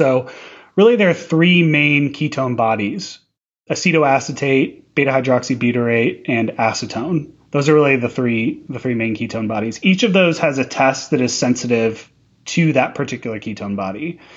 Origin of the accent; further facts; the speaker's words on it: St. Louis, Missouri, United States; move back to my hometown in St. Louis, Missouri